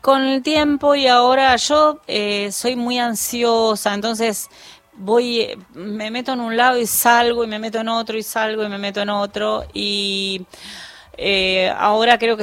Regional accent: Villa Bosch, Buenos Aires Province, Argentina; also born or lived in San Martín; En Villa Bosch. Yo nací en San Martín, pero después viví bastantes años en Villa Bosch.

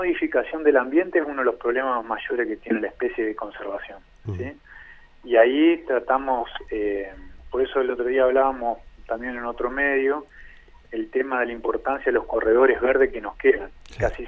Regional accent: Concordia, Entre Ríos, Argentina; Yo soy de Concordia, nací en Concordia

